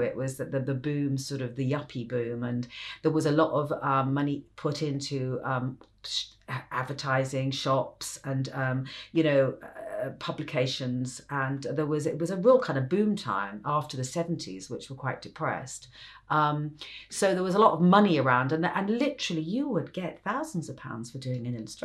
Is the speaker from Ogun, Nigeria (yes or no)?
no; Lagos, Nigeria; now in United States; And my father was in the army. I grew up in Africa.